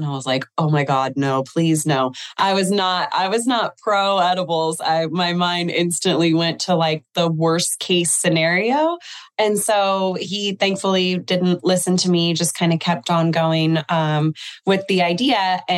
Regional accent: California, United States; So I grew up in the Bay Area, California. Cannabis in my life was very normalized.

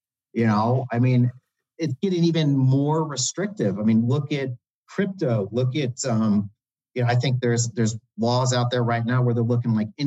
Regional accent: Indiana, United States; And I mean, I'm from Indiana originally. And Indiana is one of those states, like, I mean, when is that really going to be federally legal?

